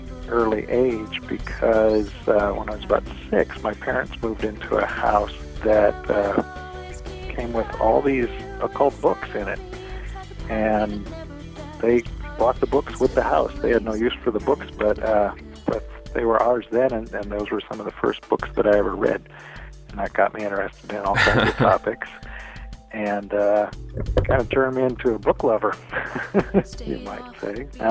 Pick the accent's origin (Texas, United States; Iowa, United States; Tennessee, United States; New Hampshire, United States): Iowa, United States; now in California, United States; I live in California, and been out here about 12 years, but I grew up in the Midwest. In Iowa, and was raised in a small town